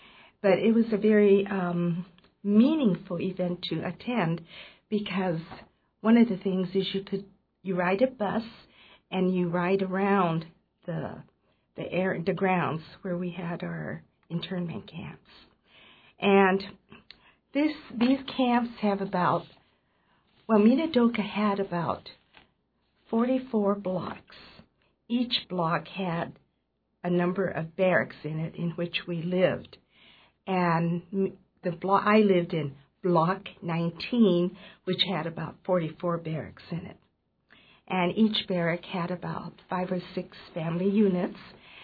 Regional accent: Seattle, Washington, United States; I'm originally from Seattle, so when the war was over, we went back to Seattle, and I started first grade in Seattle.

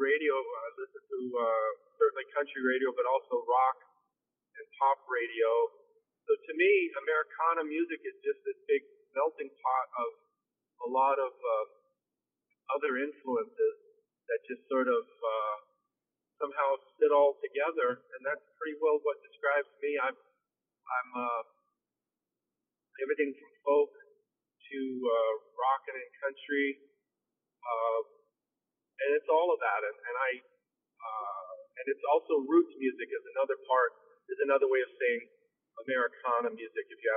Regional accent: Kentucky, United States; now in Nashville, United States; Originally, I'm from Kentucky. My family's been Kentucky folks for the last, I don't know, couple hundred years. All my brothers play, my dad, mom, sang, and I've lived in Nashville now 30 years this week.

